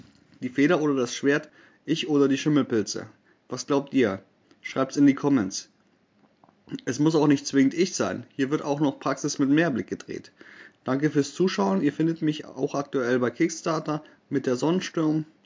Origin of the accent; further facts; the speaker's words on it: Sassnitz, Mecklenburg-Vorpommern, Germany; den sich meine Heimatstadt Sassnitz geleistet hat